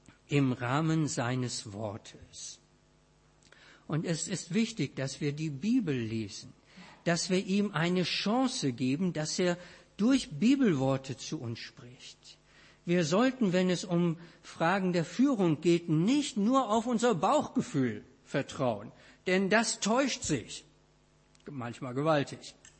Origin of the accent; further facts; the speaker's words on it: Wiedenest, North Rhine-Westphalia, Germany; Nun bin ich selber in Wiedenest aufgewachsen